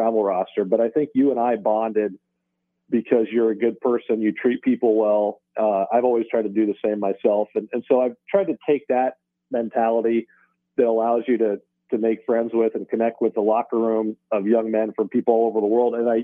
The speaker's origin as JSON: {"language": "English", "region": "Nebraska", "country": "United States", "tie": "born or raised there", "lives_now": "Birmingham, United States", "said": "growing up in Nebraska, living in New York City, or now working for the SEC in Birmingham"}